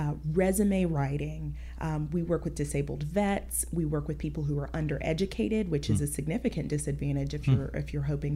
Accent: Tallahassee, Florida, United States; also born or lived in Brazil; But I have spent most of my life in Tallahassee since I was 2.

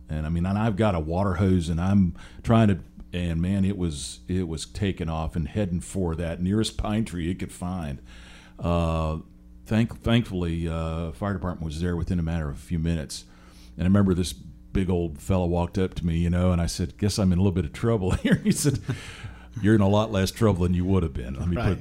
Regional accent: Washington, United States; here I grew up in the Seattle area. It's always wet, so you don't deal with fire.

